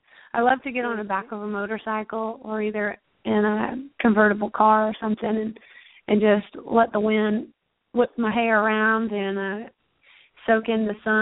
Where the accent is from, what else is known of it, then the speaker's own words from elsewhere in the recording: Alabama, United States; since I am from Alabama and I went to Auburn, it's always special to me to go back to my roots and to go back to my home place